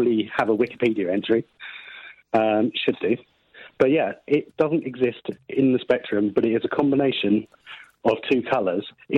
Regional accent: Bournemouth, South West England, United Kingdom; by the way.

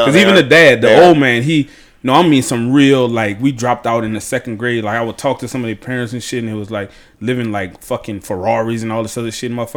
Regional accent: Louisiana, United States; Y'all know the fucking situation in my hometown, my native country, Louisiana. We below sea level

